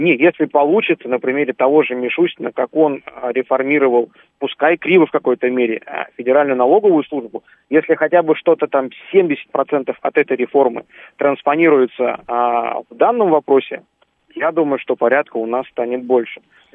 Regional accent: Dagestan, Russia; я уроженец юга Дагестана.

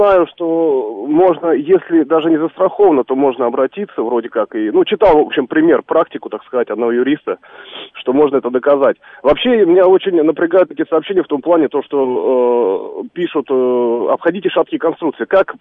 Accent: Moscow, Russia; я из Москвы.

